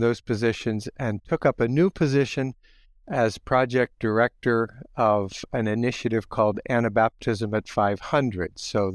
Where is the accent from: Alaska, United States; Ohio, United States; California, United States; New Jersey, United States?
Ohio, United States; I grew up in Holmes County, Ohio, came to Goshen College as a student in the mid-1970s